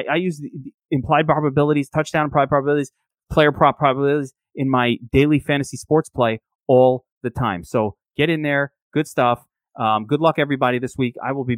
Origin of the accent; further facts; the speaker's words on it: New York, United States; As a New Yorker, I use Cablevision, right?